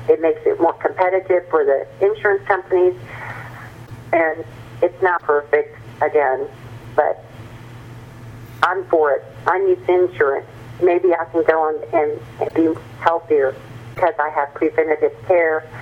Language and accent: English; Texas, United States; Now, I grew up in South Texas. I have lived in rural areas